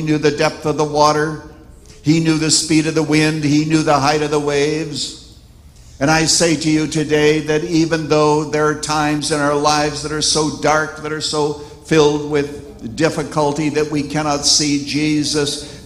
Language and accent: English; Canada; Now, I was raised in Canada in a little church